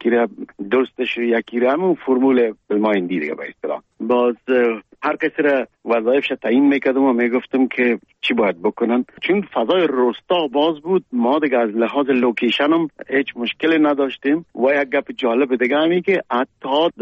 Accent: Kabul, Afghanistan; moved away; من در کابل به دنیا آمدیم، در چهاردی کابل.

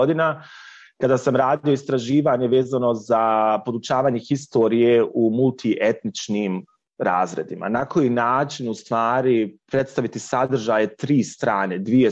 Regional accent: Bosnia & Herzegovina; dolazim iz Bosne i Hercegovine, radim

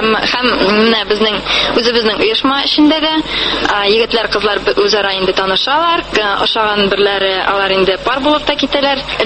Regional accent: Nizhnekamsk, Tatarstan, Russia; moved away; Үзем мин Татарстаннан, Түбән Кама шәһәреннән, шунда туып үстем. Монда инде 4 ел элек килдем, укырган.

